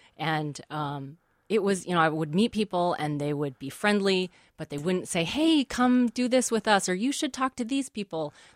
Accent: Berkeley, California, United States; moved away as an adult; also born or lived in China; now in St. Paul, United States; I'm from Berkeley, California, but then after college on the East Coast, I lived in China for about 5 years.

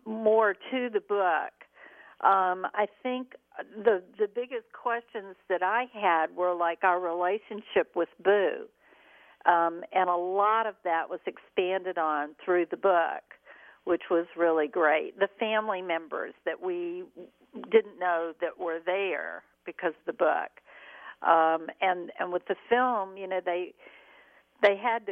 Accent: the South, United States; because we grew up in the South, that's another reason why they wanted children of the South

